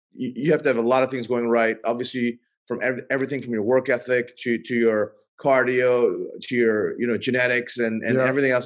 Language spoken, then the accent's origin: English; Thailand; I grew up in Thailand, so I'm originally from Thailand, and I started Muay Thai at 13 years old in Thailand.